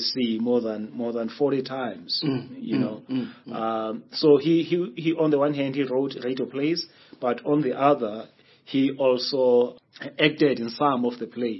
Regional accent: Makhanda, Eastern Cape, South Africa; I grew up in Makanda watching plays.

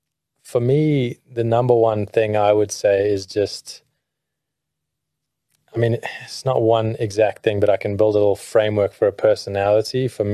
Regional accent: South Africa; they really have no clue where South Africa is. The best thing for me whenever I'm asked the question, "Where are you from?"

